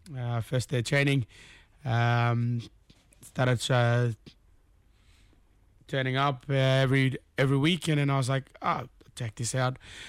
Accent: Manus Island, Manus Province, Papua New Guinea; now in Cairns, Australia; Originally, I'm from Papua New Guinea, from a small town called Manus Island. Nice. But I moved up here 2011 for school.

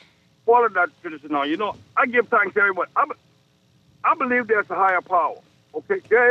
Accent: Bahamas; So, you know, as a youth growing up in the Bahamas, you know, I went to the Anglican church, you know what I'm saying?

